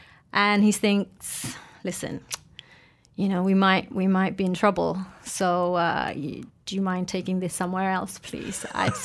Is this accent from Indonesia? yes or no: yes; West Java, Indonesia; I'm half Indonesian and half English, but I was brought up in Indonesia in a village in West Java.